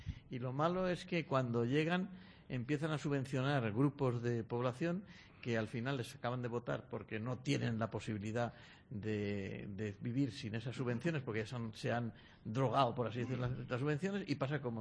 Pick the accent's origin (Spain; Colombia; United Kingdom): Spain; Valencia, Valencian Community; Somos expertos en Valencia.